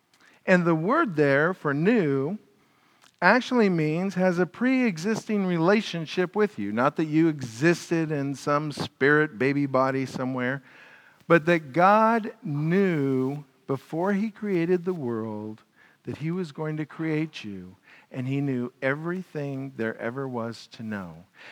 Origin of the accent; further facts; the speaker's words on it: California, United States; I'm okay with Spanish. I was raised in Southern California, otherwise known as Northern Mexico.